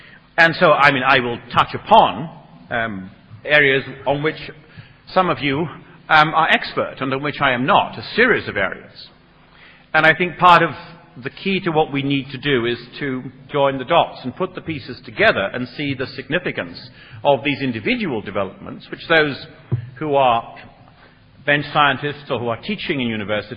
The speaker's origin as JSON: {"language": "English", "town": "Edinburgh", "region": "Scotland", "country": "United Kingdom", "tie": "born or raised there", "said": "to my hometown of Edinburgh"}